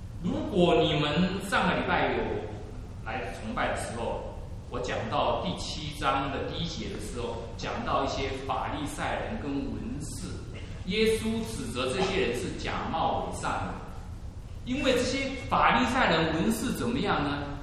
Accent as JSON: {"language": "Chinese", "country": "Taiwan", "tie": "born there", "said": "我是属于外省人，虽然我也是生在台湾，可是我父母是外省人，所以我就是外省人。"}